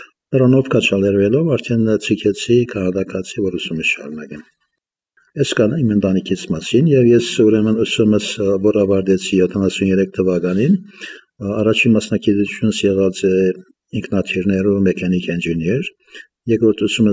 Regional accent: Aleppo, Aleppo Governorate, Syria; Հալեբ ծնված եմ եւ ընտանիքս … մամաս, բաբաս մեկ տարեկանեն Ուրֆայից փախած իր մամային հետ եւ հաստատված են Հալեբ եւ ամբողջ իր յանքը եղած է Հալեբում։

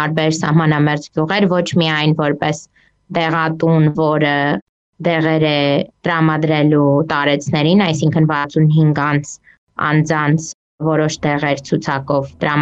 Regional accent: Yerevan, Armenia; now in Texas, United States; ես Երևանից եմ, բայց մի քանի տարի առաջ, երևի արդեն մոտ 15-20 տարի առաջ տեղափոխվել եմ Տեքսաս ծնողներիս հետ, որոնք գիտնականներ են, եւ սովորել եմ այստեղ Տեքսասի համալսարանում, University of Texas

